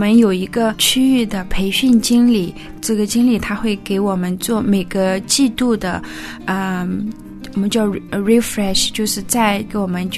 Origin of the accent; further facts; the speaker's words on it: China; 外国人他问我是不是中国人，我说是的，他问我来自哪里